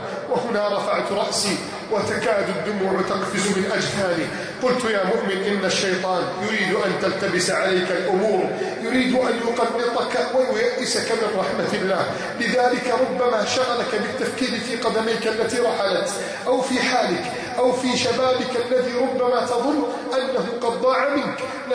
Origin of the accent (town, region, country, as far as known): Egypt